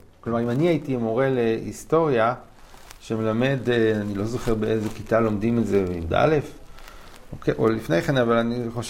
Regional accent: Kfar HaRoeh, Central District, Israel; אני גדלתי בכפר הרוי, אבא שלי למד בכפר הרוי.

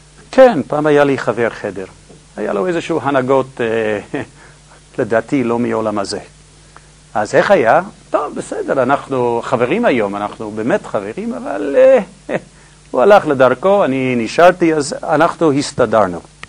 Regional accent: Jerusalem, Jerusalem District, Israel; אז אני ירושלמי, חשבתי על קריית יובל שם

